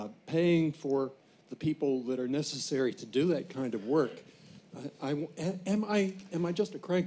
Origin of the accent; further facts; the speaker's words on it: Pennsylvania, United States; When I was a kid, I grew up in Pennsylvania